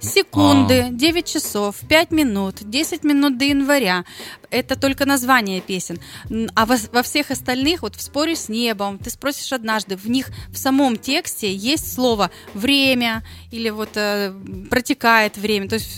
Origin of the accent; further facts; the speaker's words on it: the North, Russia; accent: northern; некоторые люди обращают до сих пор на мой северный говор. Хотя, вроде бы, я говорю нормально, но говорят, ты откуда-то? Я говорю, с севера.